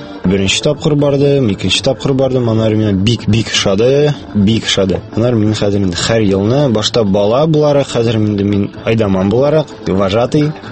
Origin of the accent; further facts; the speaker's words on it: Kazan, Tatarstan, Russia; мин Казанда тудым, Казанда яшим, Казанда мәктәпне бетердем, Казан мәктәбен. Хәзер мин инде укыйм Казан федераль университетында 2-нче курста